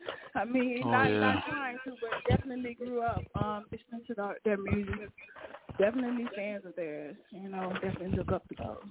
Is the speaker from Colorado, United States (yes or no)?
no; Roseville, Mississippi, United States; No, we're from different parts of Mississippi. I'm from Roseville, Mississippi.